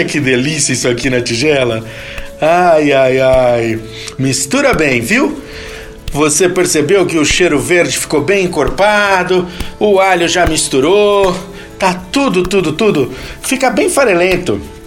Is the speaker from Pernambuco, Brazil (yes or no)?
no; São Paulo, Brazil; eu sou aqui de São Paulo